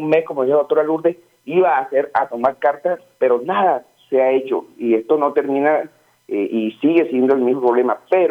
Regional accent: Barranquilla, Atlántico, Colombia; No nos merecemos esto como barranquilleros.

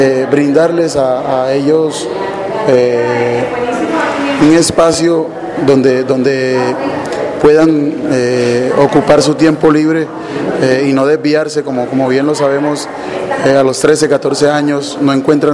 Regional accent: Santo Tomás, Atlántico, Colombia; Muy bien lo sabe, pues soy de Santo Tomás, entonces ayudar y trabajar con los niños de esa zona.

